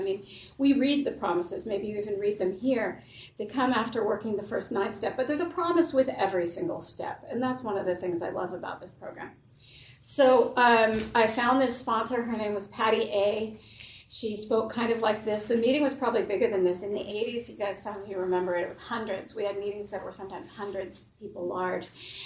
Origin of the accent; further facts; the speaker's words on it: Los Angeles, California, United States; I grew up in Los Angeles, right?